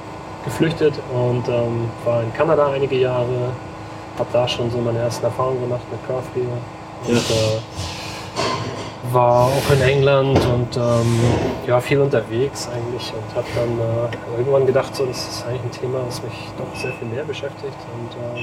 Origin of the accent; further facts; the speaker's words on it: Hamburg, Germany; Ja, ich komme aus Hamburg